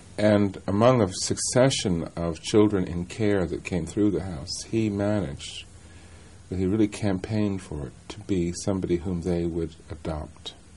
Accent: New Jersey, United States; Well, as I was growing up in New Jersey, I went to a normal...

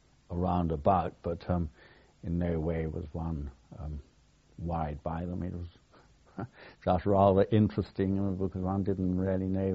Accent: Ireland; born there; I had Irish nationality originally, as I was born in Ireland, and both my mother and father were born in Ireland.

